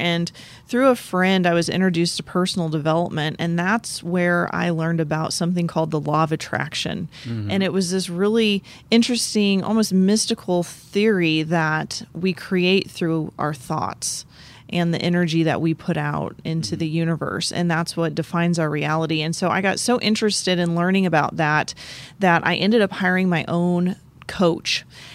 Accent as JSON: {"language": "English", "region": "Iowa", "country": "United States", "accent": "Midwestern", "said": "I am. I'm from the Midwest, yeah. So I still have a little bit of that Midwestern accent"}